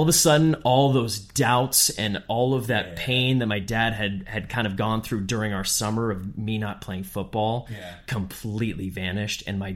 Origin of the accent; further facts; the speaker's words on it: Midwest, United States; And obviously growing up in the Midwest, that is kind of the way